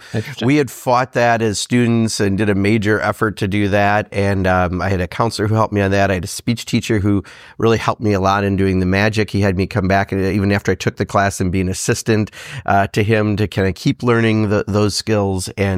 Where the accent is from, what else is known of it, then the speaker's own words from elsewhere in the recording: Kenosha, Wisconsin, United States; from my hometown of Kenosha was Norm Nielsen.